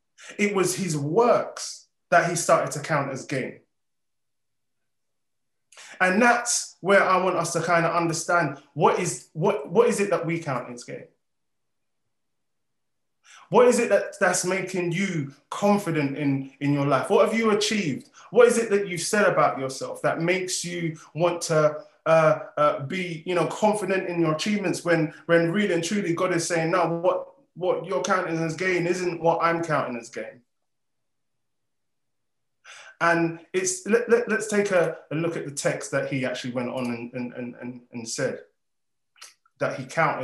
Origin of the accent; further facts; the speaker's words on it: Nigeria; I mean, in my family, I'm Nigerian.